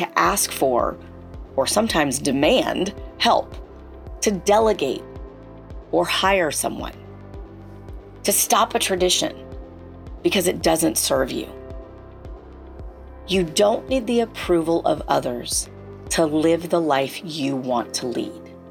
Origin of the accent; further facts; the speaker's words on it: the South, United States; Now, I'm a Southerner, born and bred, and there's one thing that I was taught, it's how to be a lady.